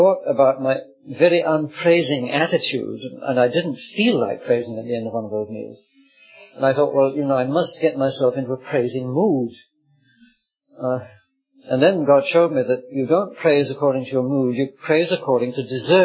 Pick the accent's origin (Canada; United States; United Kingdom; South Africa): United Kingdom; born or raised there